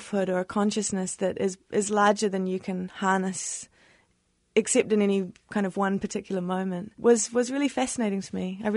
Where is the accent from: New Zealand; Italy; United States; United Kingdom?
New Zealand; there is a lot of kind of indicators in the book that I am from New Zealand.